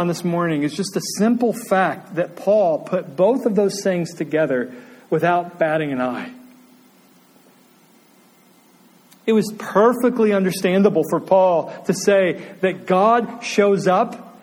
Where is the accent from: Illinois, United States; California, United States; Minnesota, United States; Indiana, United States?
Indiana, United States; I grew up in Indiana, so my landscape was cornfield.